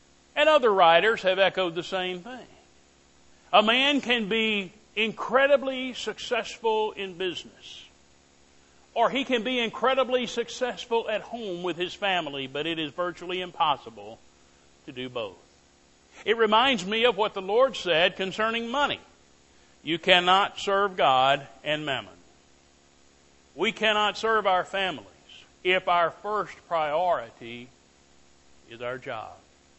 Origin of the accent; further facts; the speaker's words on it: Tuscaloosa, Alabama, United States; I'm from Tuscaloosa, Alabama.